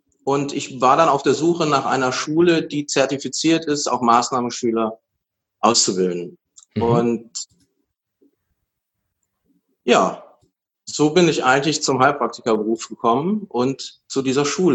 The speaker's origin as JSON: {"language": "German", "town": "Cologne", "region": "North Rhine-Westphalia", "country": "Germany", "lives_now": "Berlin, Germany", "said": "Ich komme eigentlich aus Köln, bin eine kölsche Jung. Und mich hat's wegen der Liebe nach Berlin verschlagen."}